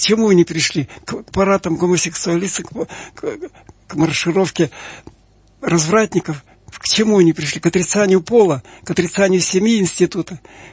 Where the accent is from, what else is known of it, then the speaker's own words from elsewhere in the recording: Kirov Oblast, Russia; и также все искал свои родные вятские, и не нашел, и очень горевал